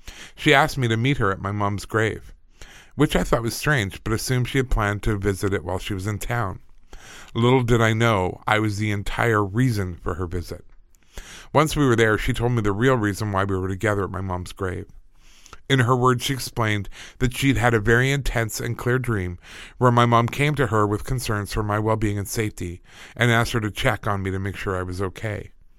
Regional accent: London, Ontario, Canada; I'm a 34-year-old woman born and raised in London, Ontario by two loving parents.

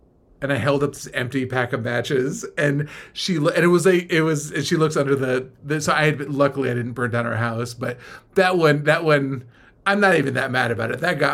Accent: California, United States; We grew up in the Bay Area.

